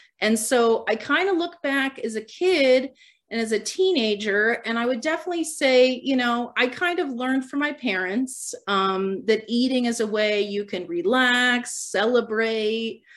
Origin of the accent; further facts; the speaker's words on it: Midwest, United States; And I grew up in the Midwest. We kind of moved around a lot, which was also a stressor and challenging for me.